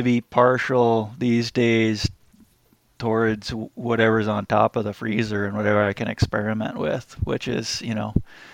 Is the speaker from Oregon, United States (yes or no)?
no; New Hampshire, United States; Growing up in New Hampshire, you know, my favorite introduction to game meat was moose.